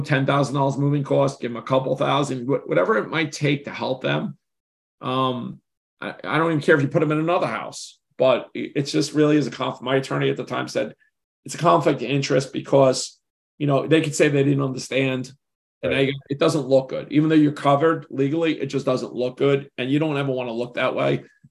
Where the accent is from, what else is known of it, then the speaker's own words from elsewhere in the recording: New York, United States; now in Delaware, United States; I was in Delaware from New York.